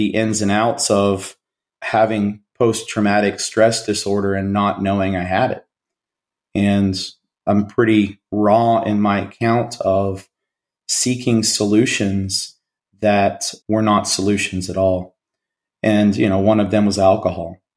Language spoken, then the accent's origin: English; West Virginia, United States; And most times when I tell people, Jason, that I'm from West Virginia, they'll say, "Oh, you know, my aunt lives in Richmond."